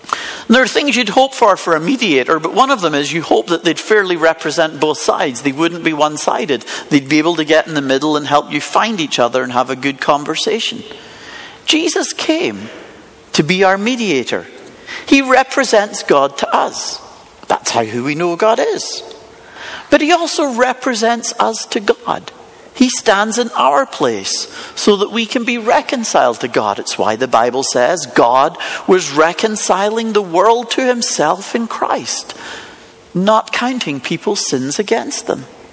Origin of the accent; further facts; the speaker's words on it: Scotland, United Kingdom; I'm from Scotland.